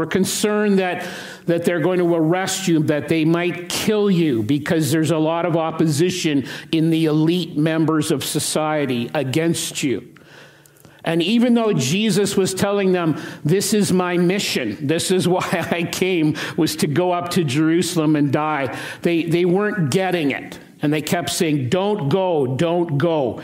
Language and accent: English; Regina, Saskatchewan, Canada; I used to go to the games beginning when I was 5 years old, growing up in Regina.